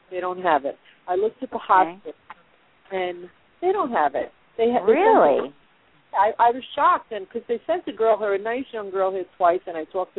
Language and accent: English; New York, United States; now in Carolinas, United States; my husband moved us to the Carolinas, and we're originally from New York